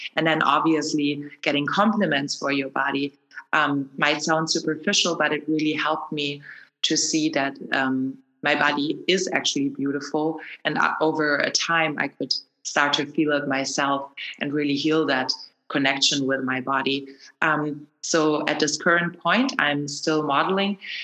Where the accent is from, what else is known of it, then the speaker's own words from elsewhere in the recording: Germany; The next one is an episode in German because I'm from Germany and have quite a lot of German listeners